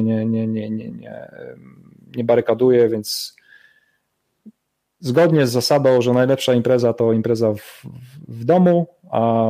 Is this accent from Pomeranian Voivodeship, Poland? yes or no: yes; Pomeranian Voivodeship, Poland; ja jestem z północy, z Trójmiasta i tutaj się nigdy nic takiego nie działo